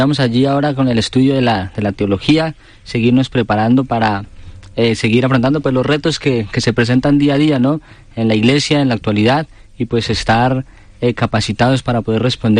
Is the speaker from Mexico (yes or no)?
no; Colombia; somos cuatro, tres de Colombia y un argentino. Y bueno, los tres colombianos, a pesar de ser del mismo país, pues somos de diferentes regiones, ¿no? Estamos del Llano, de Boyacá y de Cali, del Valle.